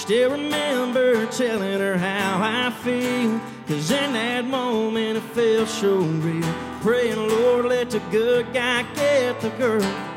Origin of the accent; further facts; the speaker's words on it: Savannah, Georgia, United States; Again, folks … I'm from Savannah, Georgia. And it's a long ways from here.